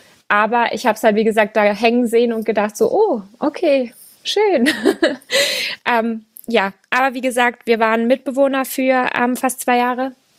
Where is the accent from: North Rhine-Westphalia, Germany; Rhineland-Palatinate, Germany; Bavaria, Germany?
Bavaria, Germany; moved away; Ich komme eigentlich aus Unterfranken.